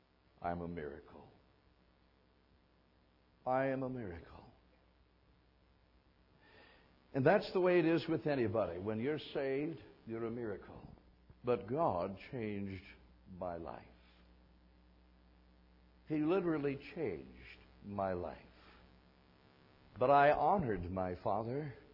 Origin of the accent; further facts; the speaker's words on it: Fond du Lac, Wisconsin, United States; started a church in my hometown in Fond du Lac, Wisconsin.